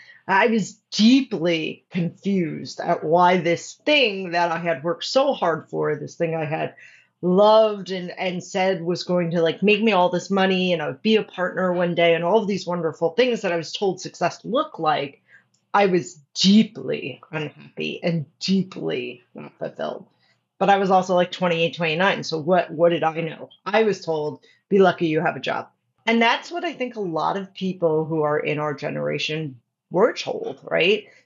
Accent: Bronx, New York, United States; Yeah, so I'm from the Bronx originally. My parents are from the Bronx.

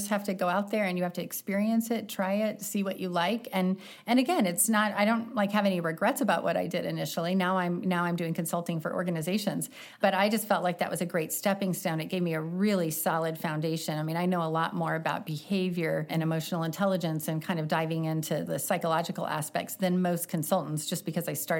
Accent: Rolla, Missouri, United States; Yeah, so I grew up in Rolla, Missouri, so small town.

